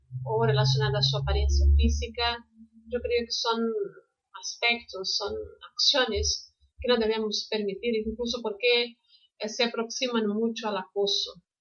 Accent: Brazil; Spanish is a second language; soy de Brasil. Aquí doy clases de español online, presenciales, desde hace 15 años.

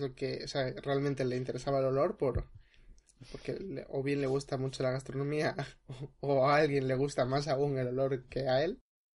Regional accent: Madrid, Community of Madrid, Spain; Es cierto que soy madrileño, es cierto que soy de barrio como Spinete, es cierto que soy muy de hablar con jerga y saberlo

